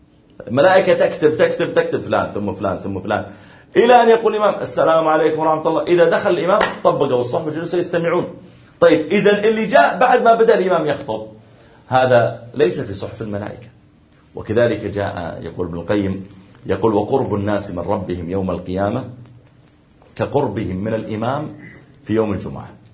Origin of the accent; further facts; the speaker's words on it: Saudi Arabia; يعني مثلا لو مثلا عندنا في السعودية